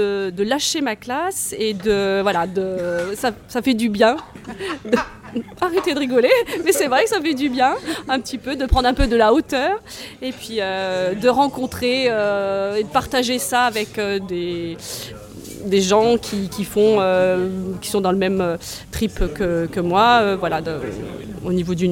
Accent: Roanne, Auvergne-Rhône-Alpes, France; je viens de Roanne, donc tout près de Lyon, 80 km de Lyon.

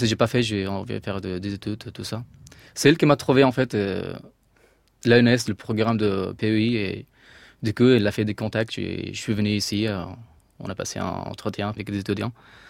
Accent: Afghanistan; French is a second language; also born or lived in Iran / Turkey; now in Paris, France; quand j'ai quitté l'Afghanistan, j'ai développé des pays, d'autres pays, comme l'Iran, Turquie, tout ça, j'ai dit non, il y a des pays, quoi, là, ça existe encore, le monde est grand. Et moi, je n'ai pas choisi la France, et oui, je suis venu en France, à Paris

